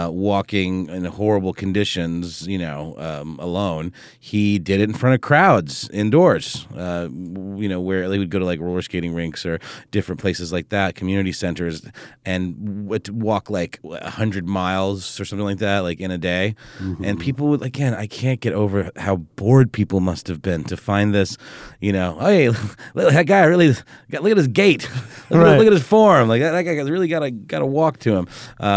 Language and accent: English; Germany; English is a second language; when I was a kid growing up in Germany